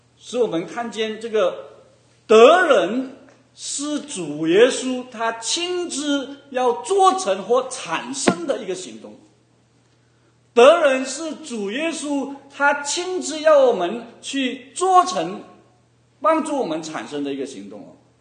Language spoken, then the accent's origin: Chinese; China; moved away; 以前或者说我们从中国来的也好